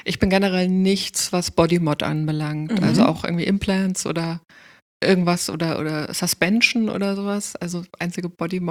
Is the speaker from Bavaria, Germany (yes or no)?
yes; Munich, Bavaria, Germany; Also wir hatten, oder wir haben, also wo ich aufgewachsen bin, 20 Minuten zu Fuß war so ein Club, den gibt es immer noch, Gott sei Dank. Eine der wenigen Subkulturen noch in München.